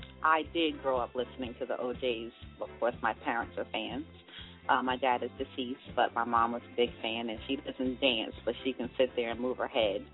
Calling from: New York, United States; I'm calling from New York.

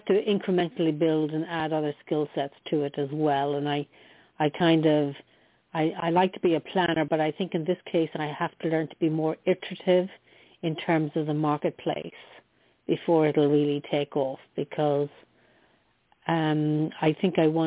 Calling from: New York City, New York, United States; I'm calling from New York City.

